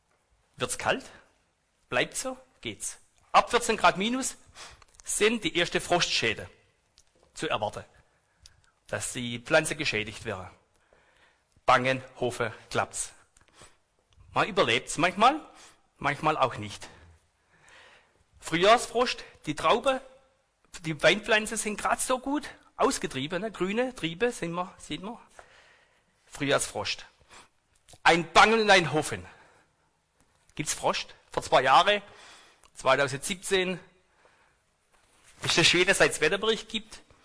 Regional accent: Baden-Württemberg, Germany; accent: Swabian; also ich rede trotzdem Schwäbisch ein bisschen

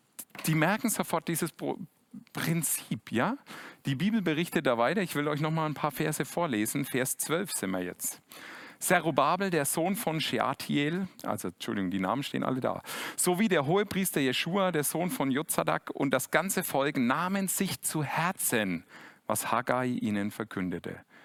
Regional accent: Bavaria, Germany; Ich als Franke, man hört das ja immer wieder, denkt da sofort an Nürnberg.

